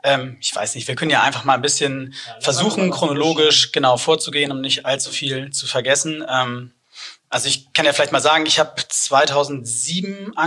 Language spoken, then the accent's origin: German; Hamburg, Germany; als Hamburger